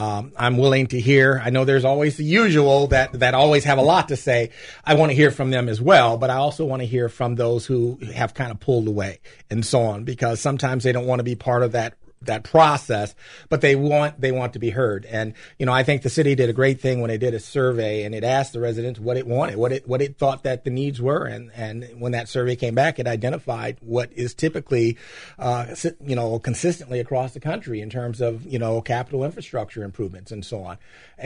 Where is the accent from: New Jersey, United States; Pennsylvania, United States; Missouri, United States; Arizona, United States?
Missouri, United States; St. Louis; As I mentioned, I grew up in St. Louis, Missouri. I was an orphan. And I was raised by Catholic nuns and so on.